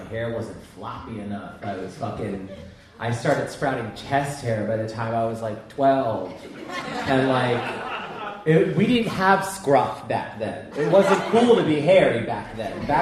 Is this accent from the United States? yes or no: yes; Brooklyn, New York, United States; Born and raised in Brooklyn, out in Sheepshead Bay.